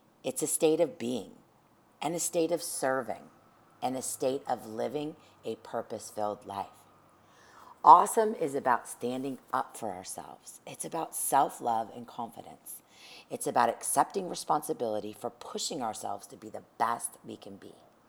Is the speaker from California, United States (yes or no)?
yes; San Fernando Valley, California, United States; also born or lived in Encino; I was born in Encino and raised in the San Fernando Valley in the 60s, 70s, and 80s.